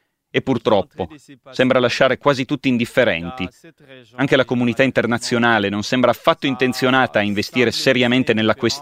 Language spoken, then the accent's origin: Italian; North Kivu, DR Congo; sono un attivista ecologista e difensore dei diritti umani. Vengo dalla Repubblica Democratica del Congo, precisamente dalla parte orientale, dalla provincia del Nord Kivu.